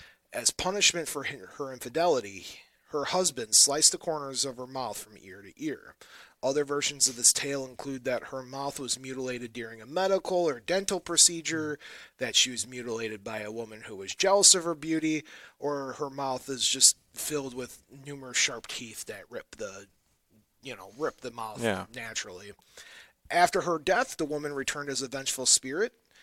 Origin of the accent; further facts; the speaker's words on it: United States; Also, I'm American.